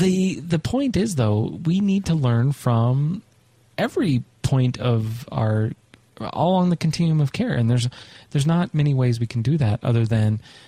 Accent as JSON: {"language": "English", "town": "Vail", "region": "Colorado", "country": "United States", "said": "Dude, I'm from Vail. We have people here"}